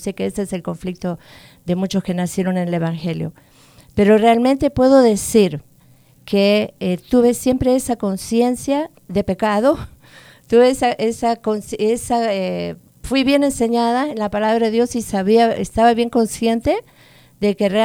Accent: Buenos Aires, Argentina; born there; nací en Buenos Aires, la capital de Argentina.

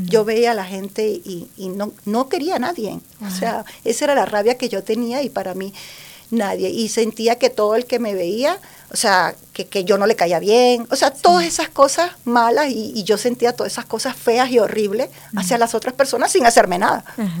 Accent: Venezuela; Bien, soy de Venezuela.

